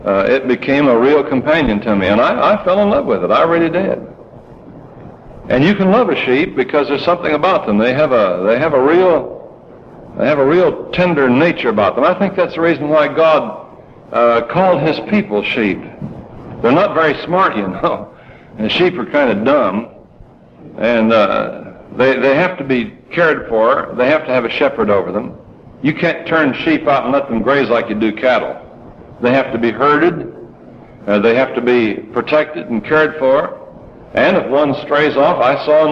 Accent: Colorado, United States; I was raised in Colorado, and I went to my uncle's ranch in Wyoming

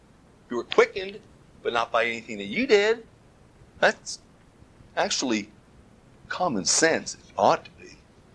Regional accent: the South, United States; We're from the South, so I don't know if this is as good as gold up here.

